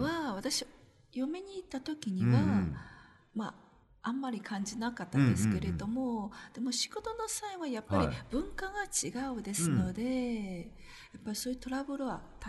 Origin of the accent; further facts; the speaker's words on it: Shanghai, China; Japanese is a second language; now in Gifu, Japan; 本当に岐阜に住んでたら、うん、もう本当に上海出身ですけれども